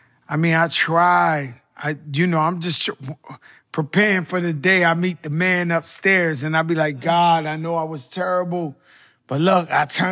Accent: Bronx, New York, United States; Man, it was beautiful at the beginning. And then drugs just came into our neighborhood.

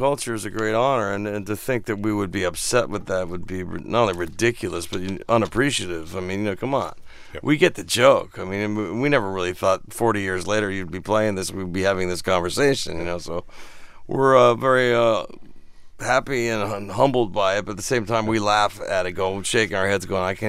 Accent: North Hollywood, California, United States; But we're from North Hollywood

